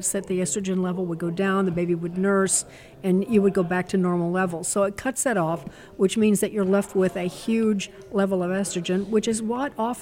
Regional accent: Chicago, Illinois, United States; Now, he's from my hometown, Chicago

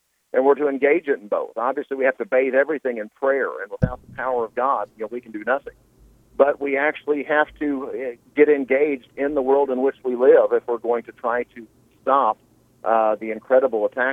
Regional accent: Edmonton, Alberta, Canada; I actually live in my hometown of Edmonton.

